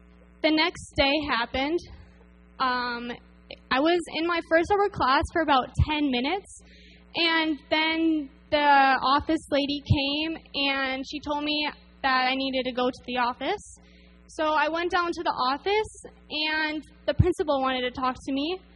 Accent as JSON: {"language": "English", "town": "Marshfield", "region": "Wisconsin", "country": "United States", "said": "I'm from Marshfield, Wisconsin, right in the middle, and all around Wisconsin and other states too"}